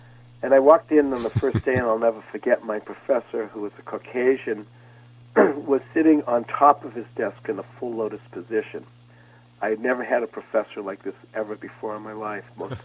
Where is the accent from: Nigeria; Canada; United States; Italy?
United States; Massachusetts; And then growing up outside of Boston in the late 50s, early 60s, the times were changing